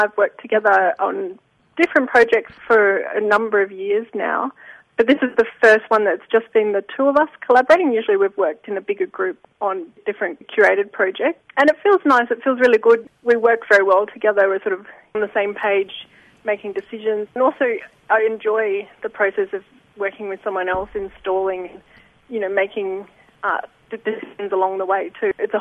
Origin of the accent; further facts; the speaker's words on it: Canberra, Australian Capital Territory, Australia; now in Melbourne, Australia; obviously I'm a practising artist in Melbourne, but my hometown is Canberra, so it's a bit of a homecoming for me.